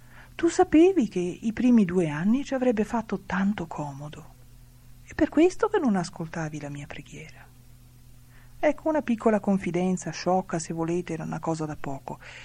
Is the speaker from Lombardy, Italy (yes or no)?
no; Rome, Lazio, Italy; a un'oretta da Roma, perché io sono romana, anche se mia mamma era lombarda, ma aveva sposato un romano